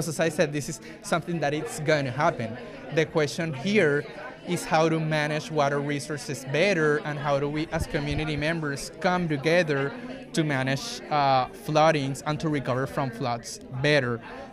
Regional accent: Colombia; So I'm from Colombia, so some of my experiences and my inspirations to work on this project comes from my home country

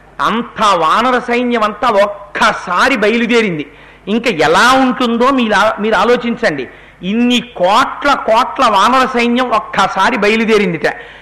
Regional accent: Eluru, Andhra Pradesh, India; నా చిన్నతనంలో నేను ఏలూరులో చదువుకునే రోజుల్లో

